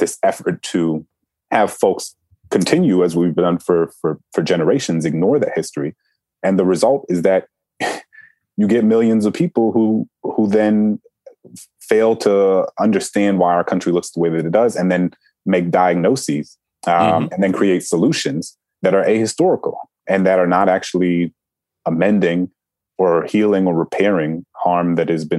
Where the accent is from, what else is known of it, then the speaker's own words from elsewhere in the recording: Louisiana, United States; the fact that I grew up in Louisiana surrounded by Confederate iconography, that on my way to school, I drove down Robert E. Lee Boulevard to get to school